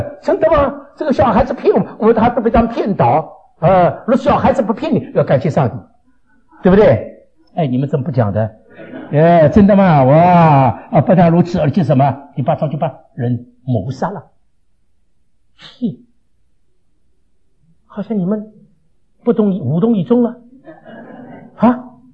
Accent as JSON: {"language": "Chinese", "country": "China", "said": "不过我们中国人更厉害，中国人说苏州人更厉害，你们哪些从苏州来对吧呀？我因为在苏州读过书，所以我晓得苏州人骂人叫杀千刀，真的，说你这个杀千刀的，我起都不大懂什么意思。"}